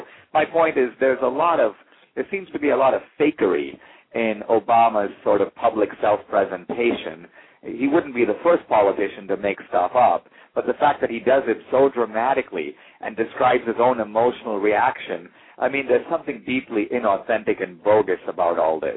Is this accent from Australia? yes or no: no; India; now in United States; I'm an immigrant from India. I'm the same skin color as Obama